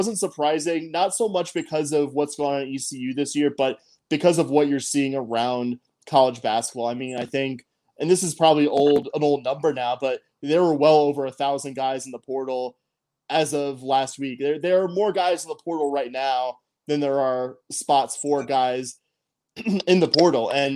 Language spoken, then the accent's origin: English; Houston, Texas, United States; I'm a Houstonian. I love Houston. It's my hometown.